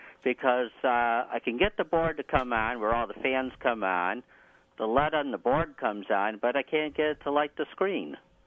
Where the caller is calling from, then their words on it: Williamson, United States; Well, I'm calling from Williamson.